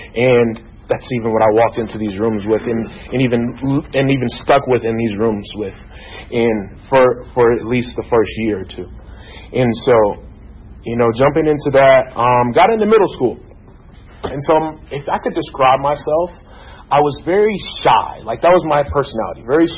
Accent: Lawrenceville, Georgia, United States; So I grew up in Lawrenceville, Georgia, you know, Gwinnett County.

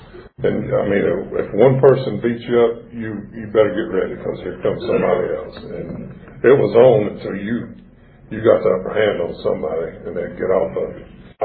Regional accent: Forest Park, Georgia, United States; also born or lived in Griffin; I grew up in Forest Park, Georgia, right down by the airport. I was born in Griffin. My parents moved to Forest Park in 1964.

